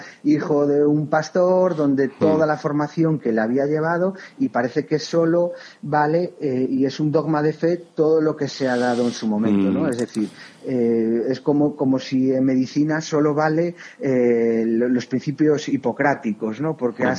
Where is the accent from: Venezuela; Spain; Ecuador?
Spain; Galicia; ahora sí que te respondería como buen gallego, depende, ¿no?